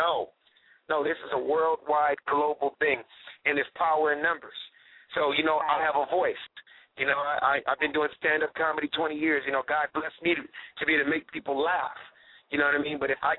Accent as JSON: {"language": "English", "town": "Los Angeles", "region": "California", "country": "United States", "tie": "born or raised there", "said": "me just being a silly kid growing up in South Central L.A., making people laugh"}